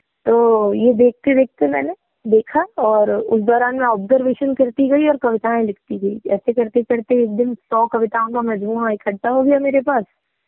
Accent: Bhopal, Madhya Pradesh, India; born there; मैं भोपाल मध्य प्रदेश से हूँ, मेरी पैदाइश स्थान भी वही है, भोपाल मध्य प्रदेश।

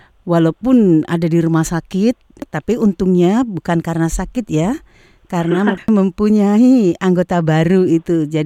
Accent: Java, Indonesia; Saya bisa mengerti karena saya orang Jawa jadi tahu bener itu.

